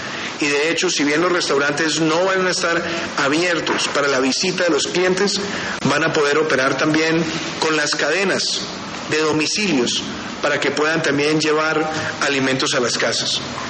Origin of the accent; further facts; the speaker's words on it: Colombia; Estamos todos unidos como colombianos en el propósito de enfrentar esta pandemia.